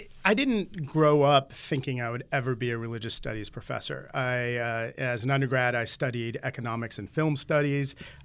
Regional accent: Seattle, Washington, United States; And as background, I grew up in Seattle

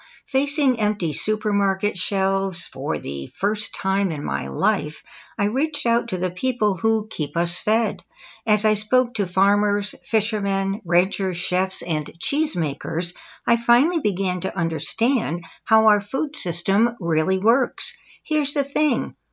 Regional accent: Connecticut, United States; born or raised there

